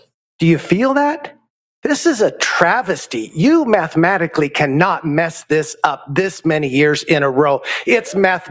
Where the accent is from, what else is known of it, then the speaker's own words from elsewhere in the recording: Wickenburg, Arizona, United States; I'm from Wickenburg.